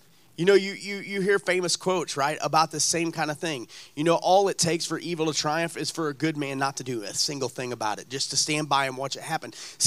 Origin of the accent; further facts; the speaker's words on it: Alton, United States; I remember growing up in Alton as a kid